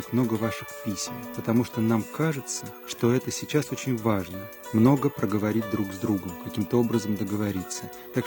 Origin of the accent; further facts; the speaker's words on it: Siberia, Russia; Мне 22 года. Я из Сибири. Вообще я идеалист и романтик, то есть очень люблю помечтать. Когда мне было 10 лет, я стал верующим в Бога по зову сердца.